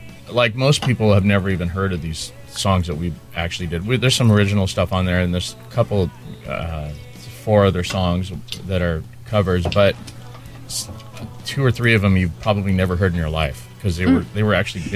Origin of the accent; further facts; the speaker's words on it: Burbank, California, United States; I was born and raised in Burbank